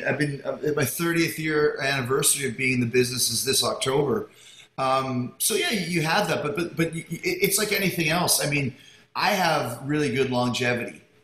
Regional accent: Winnipeg, Manitoba, Canada; I grew up in Winnipeg on the prairies where it would get to minus 30, minus 40.

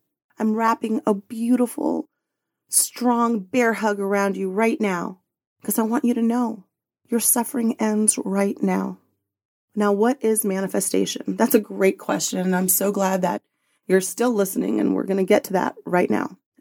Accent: Dallas, Texas, United States; born there; Now, I'm a first-generation American on my mother's side. We are Colombian. See, mommy. And when I was born in Dallas, Texas

